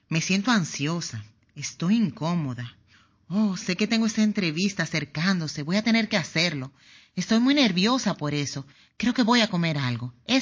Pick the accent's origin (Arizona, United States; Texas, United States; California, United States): California, United States; vengo del sur de California, donde estamos muy involucrados con la comida saludable.